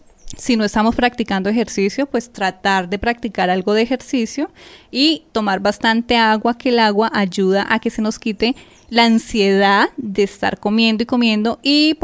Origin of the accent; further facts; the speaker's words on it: Colombia; lo que a veces como colombianos nos caracteriza